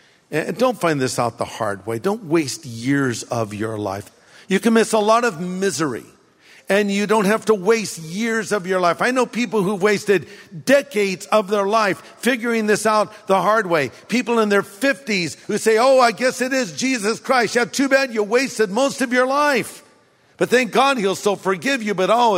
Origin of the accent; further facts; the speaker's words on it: California, United States; I grew up here in California, ate hamburgers, french fries, and them all.